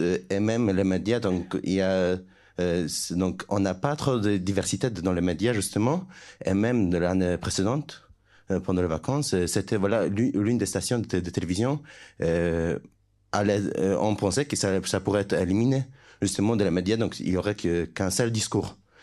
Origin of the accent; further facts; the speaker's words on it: Poland; je viens de Pologne